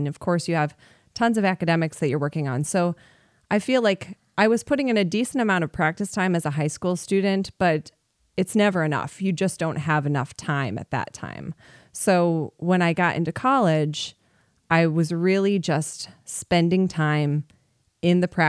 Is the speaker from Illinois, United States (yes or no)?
yes; Chicago, Illinois, United States; I actually spent the next 2 years living in Chicago, which I'm from the Chicago area, so it was nice to be living in the city and being close to home.